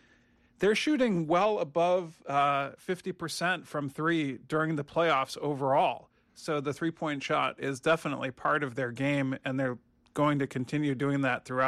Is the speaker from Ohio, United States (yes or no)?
yes; Cleveland, Ohio, United States; I grew up in Cleveland.